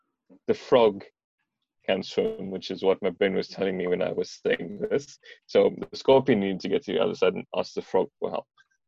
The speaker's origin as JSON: {"language": "English", "town": "Durban", "region": "KwaZulu-Natal", "country": "South Africa", "said": "Now, I am from Durban, and in Durban, and to those of you who don't know, that's in South Africa."}